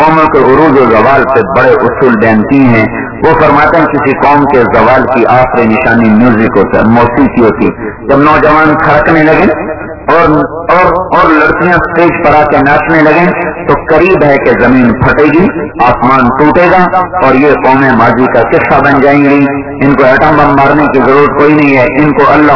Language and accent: Urdu; Khanewal, Punjab, Pakistan; خانوال میرا ضلع ہے